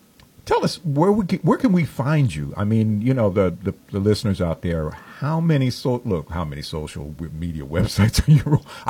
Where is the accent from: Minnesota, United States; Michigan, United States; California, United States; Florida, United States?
California, United States; Los Angeles; growing up in Los Angeles, you know, that's like the melting pot of the country